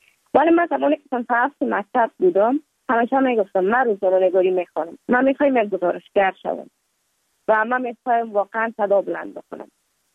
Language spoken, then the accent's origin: Persian; Kabul, Afghanistan; also born or lived in Mazar-i-Sharif; دوره طفولیت ما در کابل سپری کردیم